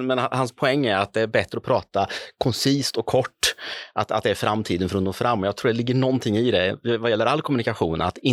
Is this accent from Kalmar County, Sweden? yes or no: no; Björneborg, Värmland, Sweden; Jag har ju med mig så mycket från Björneborg.